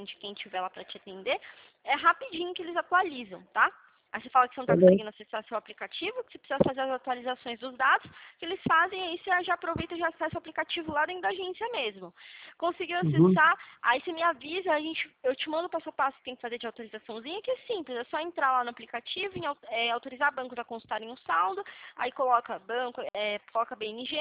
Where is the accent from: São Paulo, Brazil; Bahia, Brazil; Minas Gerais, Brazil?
São Paulo, Brazil; Atibaia; eu sou de Atibaia, São Paulo.